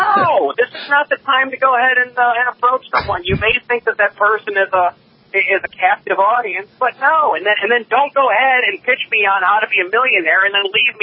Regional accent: Ireland; I am Irish. I know my people.

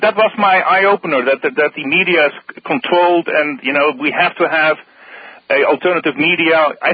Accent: Netherlands; Yes, I'm from the Netherlands.

